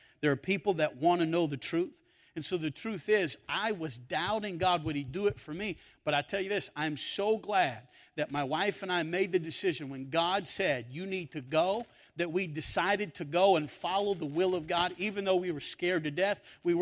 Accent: Kentucky, United States; moved away; I'm from Kentucky, moving up there, and I was insecure.

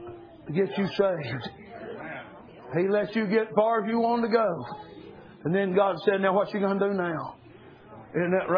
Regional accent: United States; I'm glad I'm an American.

